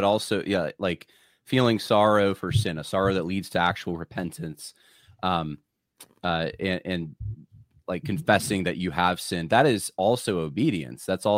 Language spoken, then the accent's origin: English; Los Angeles, California, United States; some of you don't know this, but I'm from Los Angeles originally.